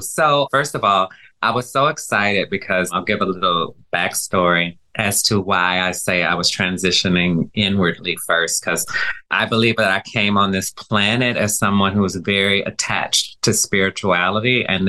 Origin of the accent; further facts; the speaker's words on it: Louisiana, United States; I am originally from Louisiana. I did come up in a home with a father who was a pastor.